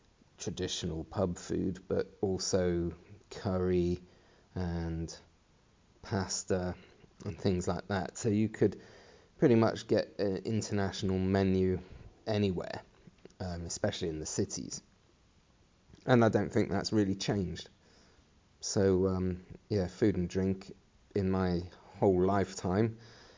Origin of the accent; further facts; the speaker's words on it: England, United Kingdom; when I grew up in England, you could pretty much get any kind of food you wanted in, even a small village.